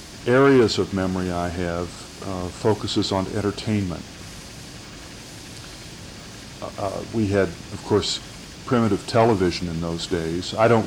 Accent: Louisville, Kentucky, United States; born there; I was born in Louisville, Kentucky at the Old Deaconess Hospital, which was, I believe, at 8th and what is now Muhammad Ali.

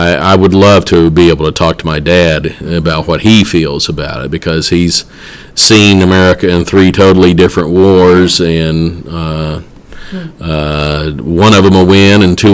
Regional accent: Middlesboro, United States; I know growing up in Middlesboro

